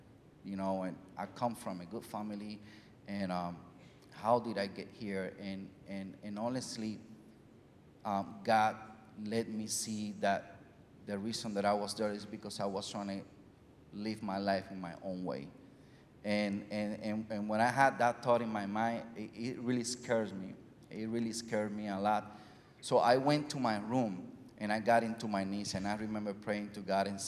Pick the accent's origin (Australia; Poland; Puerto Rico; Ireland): Puerto Rico; Comerío; English is a second language; So I'm originally from Comerío, Puerto Rico